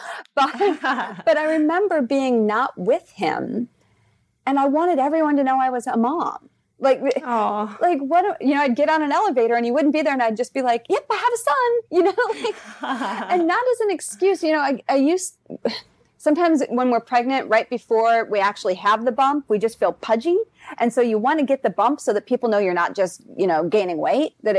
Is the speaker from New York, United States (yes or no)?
no; South Dakota, United States; moved away as an adult; We were living in LA, and I'm originally from South Dakota.